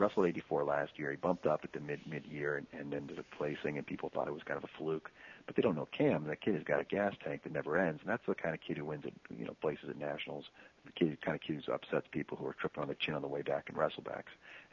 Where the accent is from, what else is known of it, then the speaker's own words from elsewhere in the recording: State College, Pennsylvania, United States; But he's from State College, Pennsylvania. It's my hometown, so I've been watching Steve for a long, long time